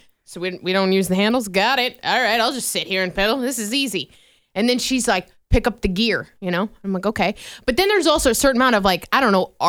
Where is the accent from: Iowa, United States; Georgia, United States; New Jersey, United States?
Iowa, United States; Vinton; So I stayed the night in my hometown last night of Vinton.